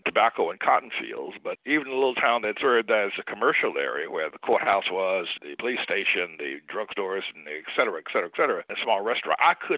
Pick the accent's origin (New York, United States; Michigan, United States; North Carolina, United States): North Carolina, United States; The small town I grew up in North Carolina, the sheriff was white, all the police officers were white, all the deputies were white.